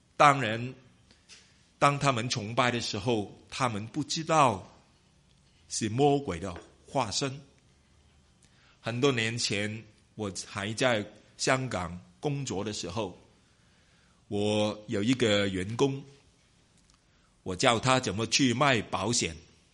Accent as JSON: {"language": "Chinese", "country": "China", "tie": "born or raised there", "said": "我们在中国在华人社会长大，我们都知道了，在这一方面的事情呢很普遍"}